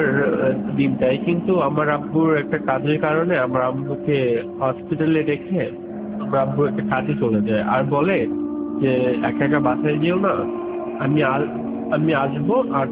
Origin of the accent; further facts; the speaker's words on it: Hamidpur, Dhaka Division, Bangladesh; now in Kuwait